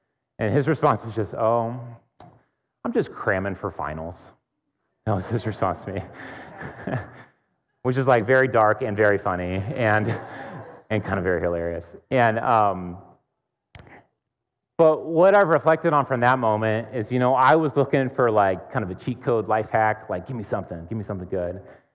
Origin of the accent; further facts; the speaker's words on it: Tacoma, Washington, United States; moved away as an adult; I grew up in Tacoma, and I moved to Portland to go to college.